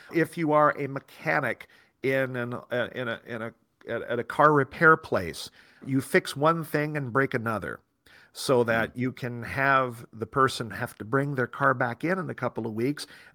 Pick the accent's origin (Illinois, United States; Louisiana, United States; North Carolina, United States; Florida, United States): Illinois, United States; building homes where I grew up in Southern Illinois.